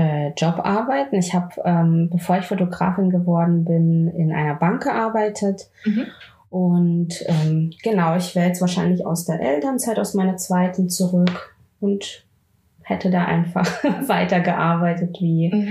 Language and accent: German; Pforzheim, Baden-Württemberg, Germany; Ich komme aus Pforzheim, das liegt bei Stuttgart in Baden-Württemberg.